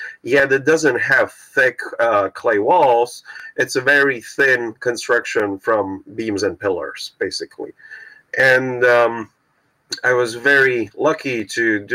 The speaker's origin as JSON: {"language": "English", "town": "Košice", "region": "Košice Region", "country": "Slovakia", "tie": "born or raised there", "second_language": "English", "lives_now": "Japan", "said": "When you renovate an old house in a protected area, even in Prague or in my hometown, Košice, you have to obey the old ways of making stuff."}